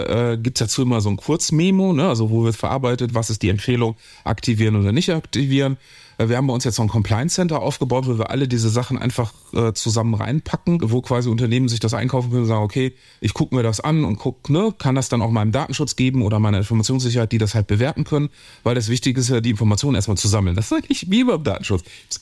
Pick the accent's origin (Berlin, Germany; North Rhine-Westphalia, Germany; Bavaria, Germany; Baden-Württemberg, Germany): North Rhine-Westphalia, Germany; Cologne; ich komme aus Köln